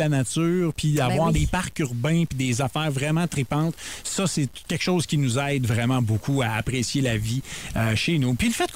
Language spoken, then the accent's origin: French; Magog, Quebec, Canada; Ça me fait penser à ma ville natale, je trouve.